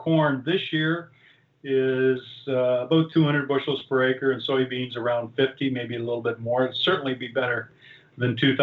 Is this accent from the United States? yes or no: no; Canada; As a Canadian, like, I'm looking at cash prices now for old crop corn here at $5 and new crop at $4.50 here in Ontario.